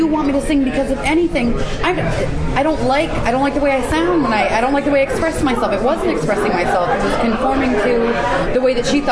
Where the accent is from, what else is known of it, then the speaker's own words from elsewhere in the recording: Virginia, United States; But this was growing up in Virginia